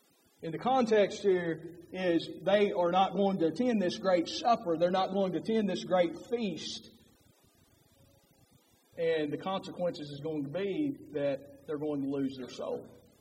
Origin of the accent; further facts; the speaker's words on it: Letcher County, Kentucky, United States; I come from Letcher County, so everything in Letcher County is on a mountain.